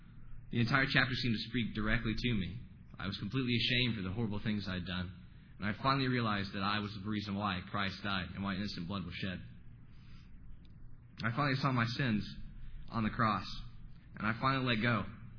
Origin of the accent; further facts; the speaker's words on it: Tennessee, United States; born there; I was born in Tennessee in a very Christian family.